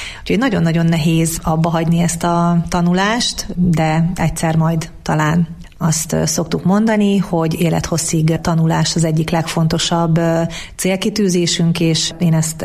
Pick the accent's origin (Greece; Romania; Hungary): Hungary; Zalkod, Borsod-Abaúj-Zemplén; now in Alsózsolca, Hungary; szóval Zalkodon töltöttem a gyermekkoromat, illetve a fiatalságomat, itt mentem férjhez ezen a településen, és több mint 30 év után elköltöztünk ide Miskolc mellé Alsó Zsolcára.